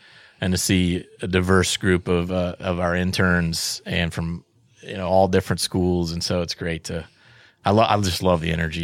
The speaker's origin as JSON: {"language": "English", "region": "Ohio", "country": "United States", "said": "I'm like, I'm from Appalachian, Ohio, man. I'm no Yankee."}